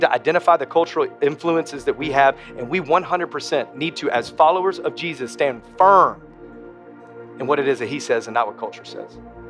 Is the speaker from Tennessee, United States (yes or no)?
yes; Tennessee, United States; I'm originally from Tennessee. They speak a whole new language over there.